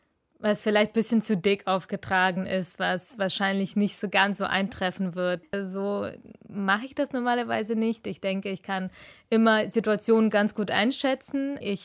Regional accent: Kyiv, Ukraine; first language ru; German is a second language; now in Germany; Genau, also Russisch ist meine Muttersprache. Ukrainisch spreche ich zwar auch. Ich war auch auf einer ukrainischen Schule in Kiew.

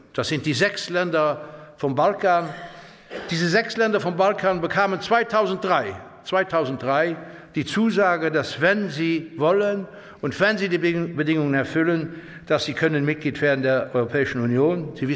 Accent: Luxembourg; und ich sage das als Luxemburger, weil Luxemburg ja ein ganz kleines, winziges Ländchen ist zwischen Deutschland und Frankreich, aber die 2 Sprachen versteht.

